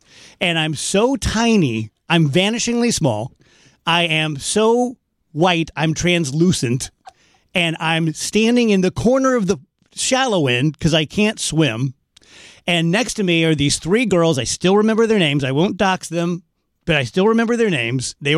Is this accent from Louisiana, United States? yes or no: no; South Roxana, Illinois, United States; That was one of the things about growing up in South Roxana is I had a ton of fun.